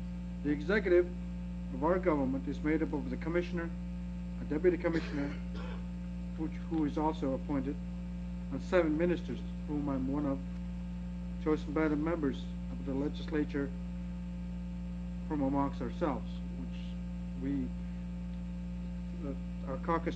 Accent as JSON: {"language": "English", "region": "Northwest Territories", "country": "Canada", "said": "I'm a Inuit from the Arctic coast. If you go right around along the coast, you eventually get to my community."}